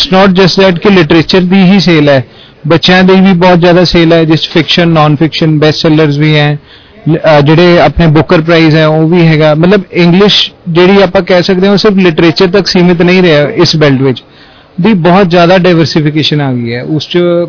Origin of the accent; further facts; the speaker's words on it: Patiala, Punjab, India; ਅਸੀਂ ਪਟਿਆਲੇ ਤੋਂ ਬਿਲੋਂਗ ਕਰਦੇ ਹਾਂ